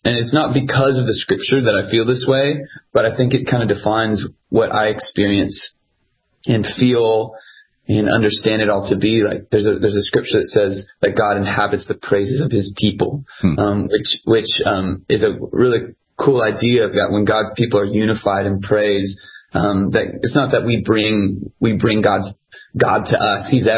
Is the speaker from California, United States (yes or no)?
yes; San Diego, California, United States; You know, I grew up in San Diego